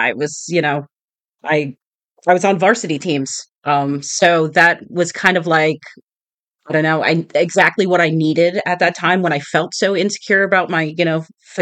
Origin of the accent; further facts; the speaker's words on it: New York City, New York, United States; I grew up in New York City. So lots of traffic, a lot going on.